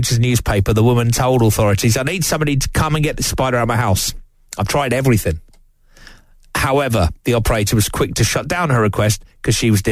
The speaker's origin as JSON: {"language": "English", "town": "Watford", "region": "East of England", "country": "United Kingdom", "said": "I will always be a Watford fan, whatever happens, because I come from Watford and it's my club."}